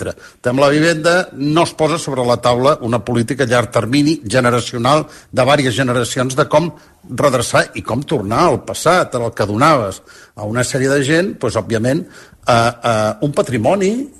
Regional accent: Girona, Catalonia, Spain; born there; now in Madrid, Spain; el de Girona, que és la meva ciutat natal

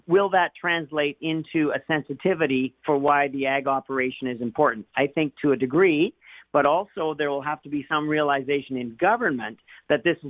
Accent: the Prairies, Canada; You know, I grew up in the Midwest of Canada, and there everybody had a cousin or a relative who was still on the farm.

